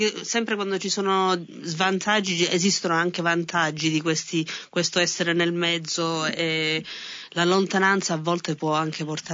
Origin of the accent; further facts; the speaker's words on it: Palermo, Sicily, Italy; se vieni da Palermo, da dove vengo io